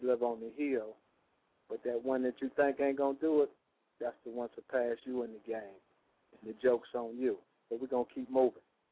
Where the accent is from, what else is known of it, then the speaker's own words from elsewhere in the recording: Detroit, Michigan, United States; We grew up together in Detroit.